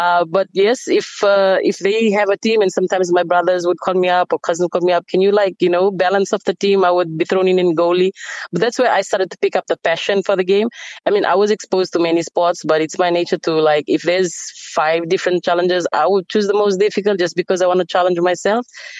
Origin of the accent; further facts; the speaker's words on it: Savusavu, Northern Division, Fiji; I grew up in Savu Savu, which is a district on the second biggest island of in Fiji, Vanuatu. I grew up there, had my education, high school and everything. And then I moved over to the capital to pursue further studies in tertiary education.